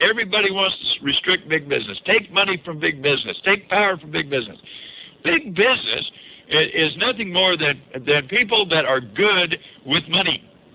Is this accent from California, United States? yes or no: yes; Santa Cruz, California, United States; especially when you're growing up in Santa Cruz, where this left-wing giveaway stuff is so prevalent.